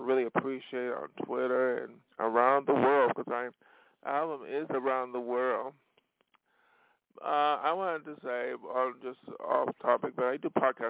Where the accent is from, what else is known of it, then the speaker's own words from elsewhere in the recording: New York, United States; now in Los Angeles, United States; And that's why I came from New York State and came to L.A. to make my dream come true.